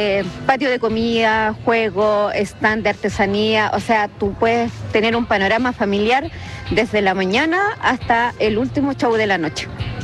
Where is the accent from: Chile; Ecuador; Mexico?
Chile; Lebu, Biobío; vengo de Lebu con mis hijas, mi sobrina.